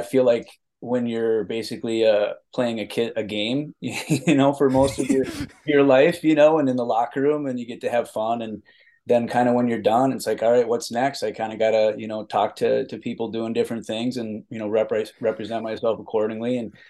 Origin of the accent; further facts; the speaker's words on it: Elk River, Minnesota, United States; I'm from Elk River, Minnesota, and we have a big family.